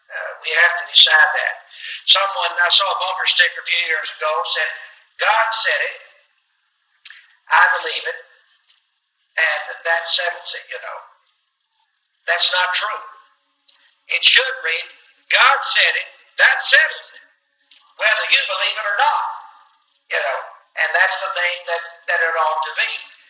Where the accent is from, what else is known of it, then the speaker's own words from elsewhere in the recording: Tennessee, United States; I grew up in Northwest Tennessee.